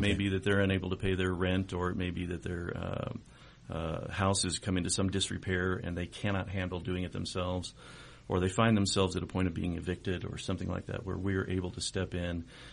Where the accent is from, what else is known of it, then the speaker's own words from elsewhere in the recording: Denver, Colorado, United States; Well, I was raised here in the Denver area and attended a local church where the Lord impressed upon me that I needed Christ.